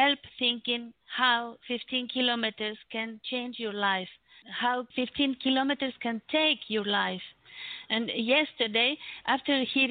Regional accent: Bolivia; I'm from Bolivia.

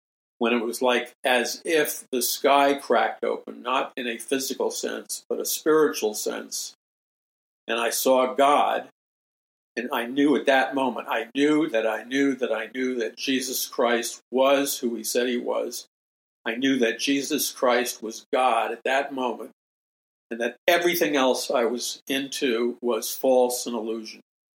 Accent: New York City, New York, United States; So in the neighborhood that I grew up in New York City, Jackson Heights, Queens, we had a lot of Catholic kids that went to the Catholic school.

